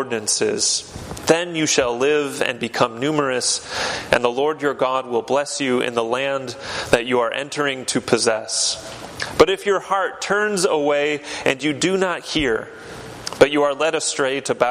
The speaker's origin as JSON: {"language": "English", "region": "Michigan", "country": "United States", "tie": "born or raised there", "said": "When I was a kid, growing up in West Michigan, for a period of time, every summer, my family and I and my brothers, we would go camping"}